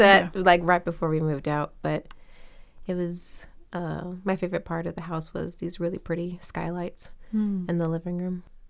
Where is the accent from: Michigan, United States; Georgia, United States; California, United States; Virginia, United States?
Virginia, United States; Hampton Roads; I grew up in Hampton Roads, and if you don't know where that is, I'll just say Virginia Beach. But it's not really near Virginia Beach.